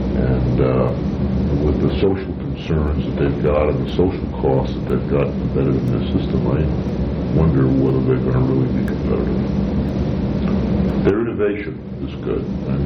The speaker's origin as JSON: {"language": "English", "town": "Queens", "region": "New York", "country": "United States", "tie": "born or raised there", "said": "And I said, I grew up in New York. And I said, where, Queens? Oh, I grew up in Queens."}